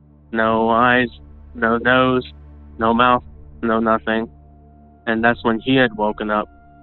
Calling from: Dallas, Texas, United States; I'm calling in from Dallas, Texas.

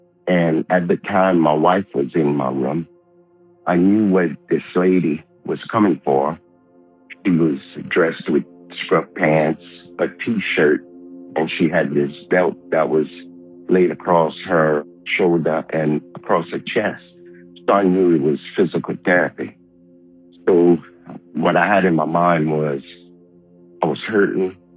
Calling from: Lorville, Louisiana, United States; I'm calling from Lorville, Louisiana, deep in the heart of Cajun country.

